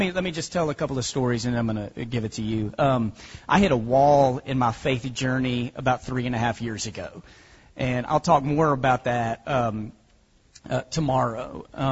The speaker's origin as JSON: {"language": "English", "region": "Texas", "country": "United States", "tie": "born or raised there", "said": "I grew up in Texas."}